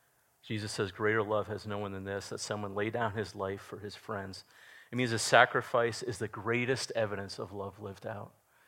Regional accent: Massachusetts, United States; So I grew up in Massachusetts. We'd have the big Christmas party at home.

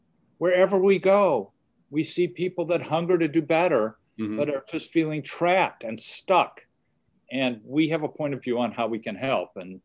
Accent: Chicago, Illinois, United States; I grew up in Chicago, went to college and graduate school at Northwestern University, Kellogg.

